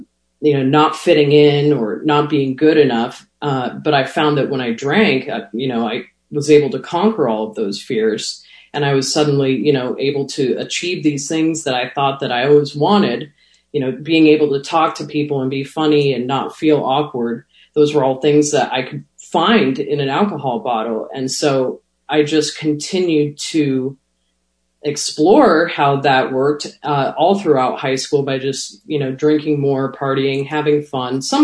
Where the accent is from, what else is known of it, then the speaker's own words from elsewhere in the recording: Tucson, Arizona, United States; So I grew up in Tucson, Arizona.